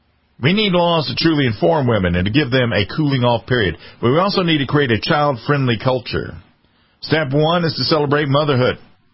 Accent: United States; you want to be an American like me, come on, brother, sister.

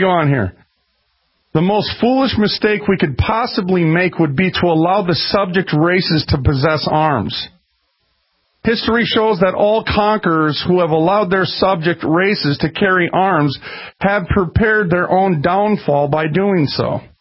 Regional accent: Minneapolis, Minnesota, United States; I remember when I first moved out here, because I'm from North Minneapolis, and you used to hear gunshots all the time.

